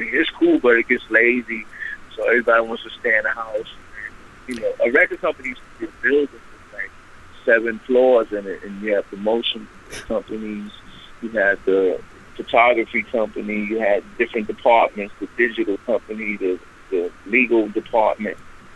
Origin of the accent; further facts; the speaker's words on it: Bronx, New York, United States; I grew up in the Bronx where all the stuff evolved from national